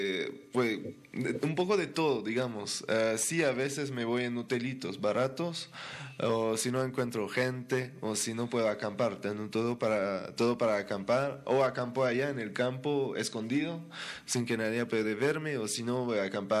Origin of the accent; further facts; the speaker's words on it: Quebec, Canada; Spanish is a second language; soy de Quebec, de la parte francesa de Canadá.